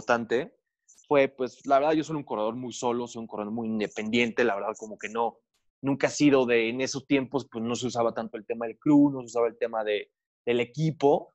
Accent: Mexico; soy mexicano, ¿no? Que como que nos encanta el tema de las reuniones

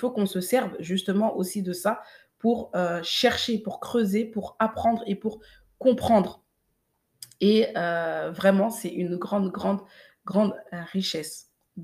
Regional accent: Mali; first language Bambara; French is a second language; je suis fan de ma langue, donc qui est le Bambara. Je suis originaire du Mali

